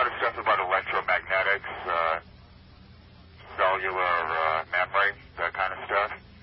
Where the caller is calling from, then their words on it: Hollywood, California, United States; I'm in Hollywood.